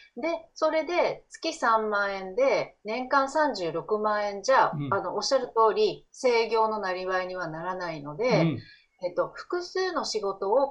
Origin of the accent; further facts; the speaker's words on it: Kaminoyama, Yamagata, Japan; now in Tsuruoka, Japan; もともと山形県の上山市というところの出身なんですが、田舎で育っているので、